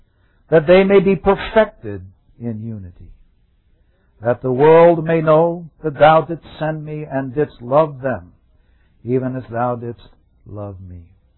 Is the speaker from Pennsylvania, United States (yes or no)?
no; Long Island, New York, United States; I come from Long Island up in New York, down here to get away from the cold weather.